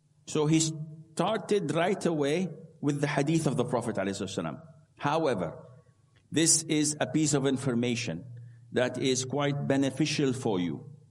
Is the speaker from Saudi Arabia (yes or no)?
yes; Saudi Arabia; English is a second language; Who cares you paid money? I come from Saudi Arabia. I don't care about money.